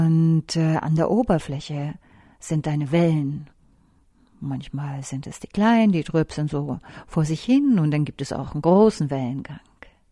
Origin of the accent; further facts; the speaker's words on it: Hamburg, Germany; Also ich bin ja Hamburgerin